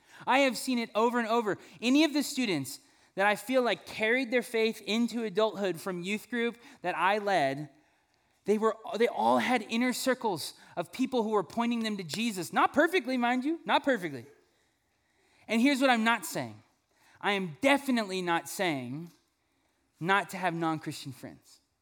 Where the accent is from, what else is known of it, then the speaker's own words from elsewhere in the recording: Fresno, California, United States; I'm from Fresno, and there's an ag town, okay?